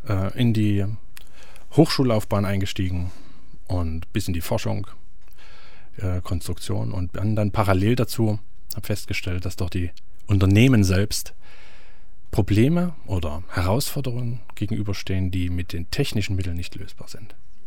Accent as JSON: {"language": "German", "town": "Leipzig", "region": "Saxony", "country": "Germany", "tie": "born or raised there", "said": "Also ich bin gebürtiger Leipziger"}